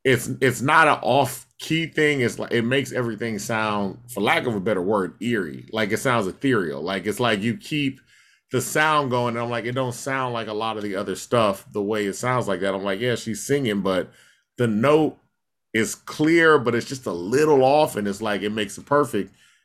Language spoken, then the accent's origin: English; Houston, Texas, United States; oh, but I'm from Houston.